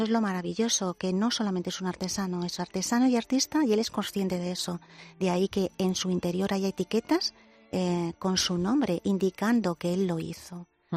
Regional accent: Valencian Community, Spain; soy valenciana, como bien has dicho, soy de la Plana de Utiel

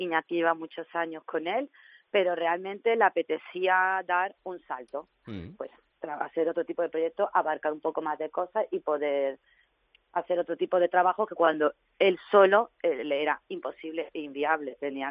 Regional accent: Madrid, Community of Madrid, Spain; now in Málaga, Spain; que venimos los dos de Madrid

